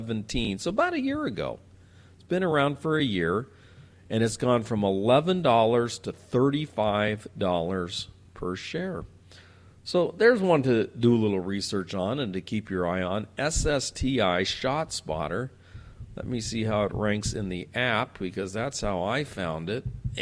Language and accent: English; California, United States; I know, I'm from California.